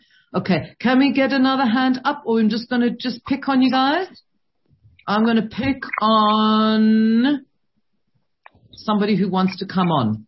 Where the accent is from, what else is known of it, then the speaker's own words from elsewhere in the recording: South Africa; I'm speaking as a South African